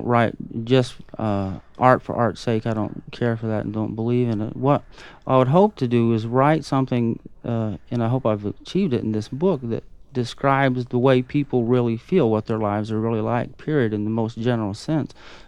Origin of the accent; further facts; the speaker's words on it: Midwest, United States; I'm from the Midwest, where we have a lot of tornadoes, and it's sort of routine in the spring and summer